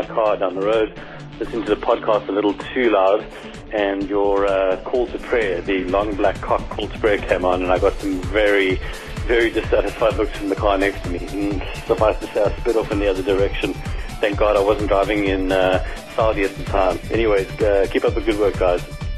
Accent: South Africa; now in Abu Dhabi, United Arab Emirates; calling from Abu Dhabi. I'm a South African living in Abu Dhabi.

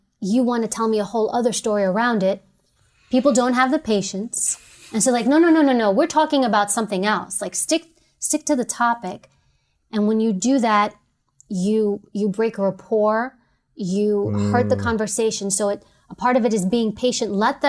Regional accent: New York City, New York, United States; I'm from New York City.

